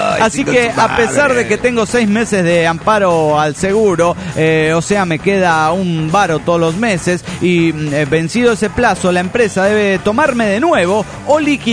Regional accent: Bella Unión, Artigas, Uruguay; de Bella Unión, República Oriental del Uruguay

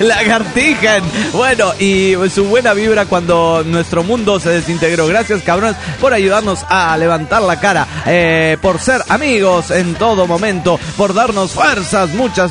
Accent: Chihuahua, Mexico; accent: Chihuahuan; now in Delta, United States; me di cuenta que perdí mi acento chihuahuense.

